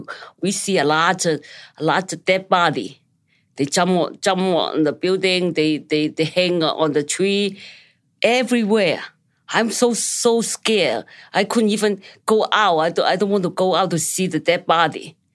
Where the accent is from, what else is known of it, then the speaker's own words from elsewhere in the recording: China; Oh, I had a terrible time in China.